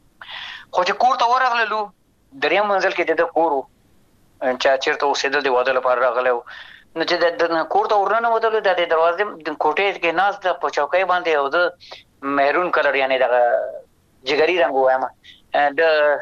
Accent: Afghanistan; زه افغان یم د افغانستان یم

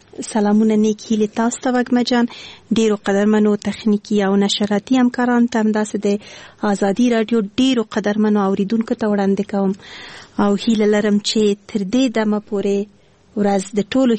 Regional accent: Kabul, Afghanistan; born there; زه ده اصلا پلار می ده خوست ده، مور می ده پکتیا ده، او زه په خپل کابل کې زیږیدلی یم، خو په هر صورت ده خوست تل کېږم.

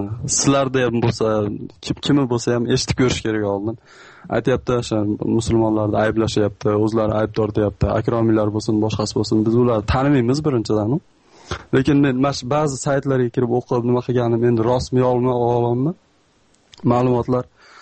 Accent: Kyrgyzstan; now in South Korea; Men Koreyadan, Koreyadan. O'zim qirg'izistonlikman, shunchaki kuzatuvchiman xolos.

